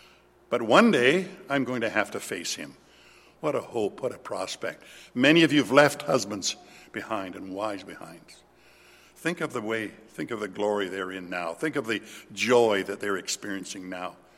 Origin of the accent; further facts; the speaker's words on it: Paradise Hill, Saskatchewan, Canada; born there; I was born in Paradise Hill in northern Saskatchewan